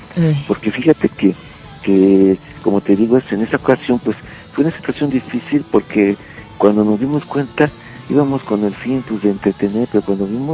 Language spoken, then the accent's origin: Spanish; Mexico; el machismo que traemos bien arraigado todos nosotros y como rockeros mexicanos